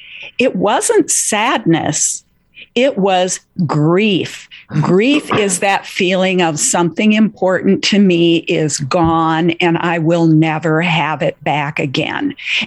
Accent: Minnesota, United States; Mine was on the beach in northern Minnesota. I grew up on Lake of the Woods

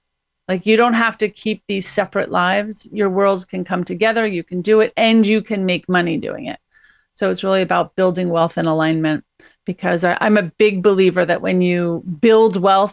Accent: Northeast, United States; So, but you know, I'm from the Northeast, so for me, it's going to be warm and sunny.

